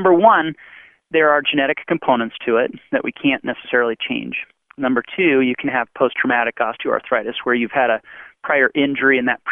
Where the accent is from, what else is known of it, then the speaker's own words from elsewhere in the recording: Colorado, United States; I'm from Colorado originally, so I love the mountains.